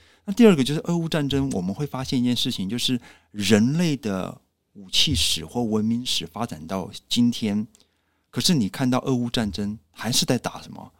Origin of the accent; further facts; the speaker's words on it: Taiwan; 那就是在我们台湾这边嘛